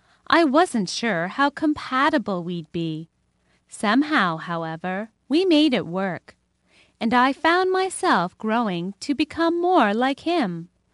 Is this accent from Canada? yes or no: yes; Canada; I'm a Canadian who married a Chinese man.